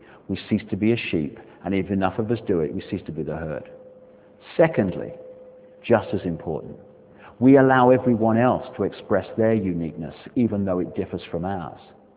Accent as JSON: {"language": "English", "country": "United Kingdom", "said": "So I'm British, I'm proud of that."}